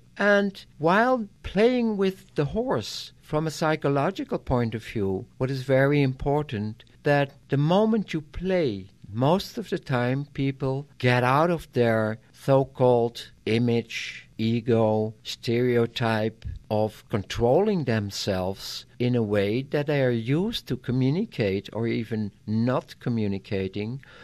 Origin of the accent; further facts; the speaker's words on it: Netherlands; English is a second language; I'm from the Netherlands, and we were raised up and we were taught, always be honest, always be straight.